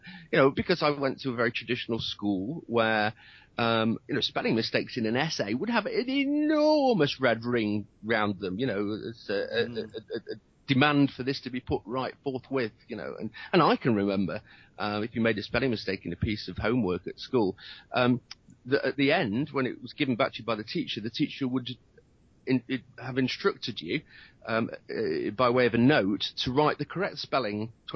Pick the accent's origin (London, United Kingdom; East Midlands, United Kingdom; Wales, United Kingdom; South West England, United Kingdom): East Midlands, United Kingdom; Nottingham; my hometown of Nottingham.